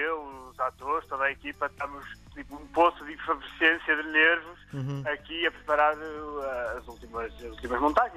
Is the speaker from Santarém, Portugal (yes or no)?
no; Amarante, Porto, Portugal; Eu sou de Amarante